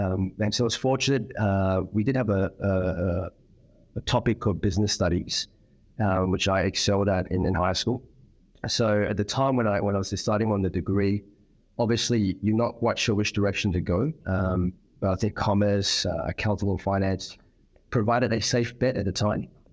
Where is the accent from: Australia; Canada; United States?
Australia; Sydney, New South Wales; back in 1987. So a fairly young age, and spent most of my formidable years growing up in Sydney. Went to the local schools there.